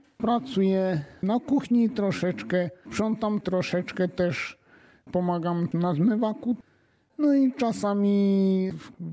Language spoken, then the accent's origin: Polish; Trzciana, Subcarpathian Voivodeship, Poland; Pochodzę z niewielkiej miejscowości Trzciana, blisko Rzeszowa. Dojeżdżam do Rzeszowa rowerkiem, nie tylko rowerkiem, bo i też pociągiem.